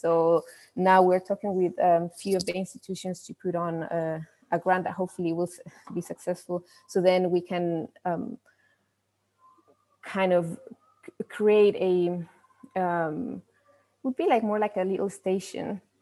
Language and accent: English; Chile; So, well, I'm not from the island, but I'm from Chile.